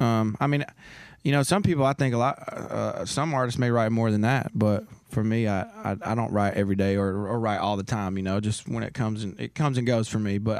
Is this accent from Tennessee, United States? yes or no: yes; Tennessee, United States; We both come from, you know, similar places. He's from Mississippi, I'm from Tennessee, but they're similar areas.